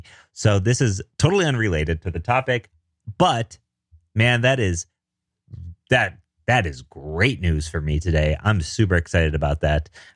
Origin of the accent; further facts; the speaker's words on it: Denver, Colorado, United States; I'm a developer from Denver.